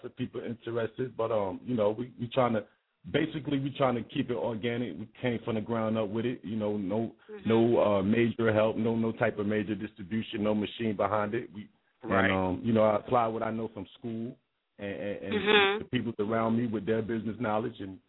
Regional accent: North Carolina, United States; also born or lived in Brooklyn, New York; Brooklyn, the Brownsville section of Brooklyn. Shout out to Brownsville. But I was raised in North Carolina, so got that little thing going on.

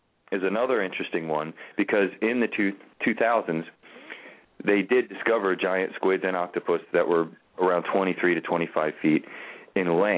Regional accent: Baltimore, Maryland, United States; And, of course, I'm from Baltimore

